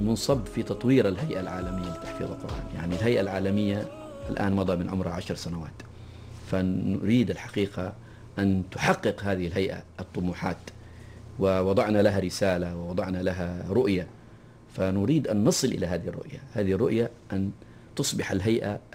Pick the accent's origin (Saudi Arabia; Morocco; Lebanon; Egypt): Saudi Arabia; Jeddah, Makkah Province; مع أننا إحنا من أهل جدة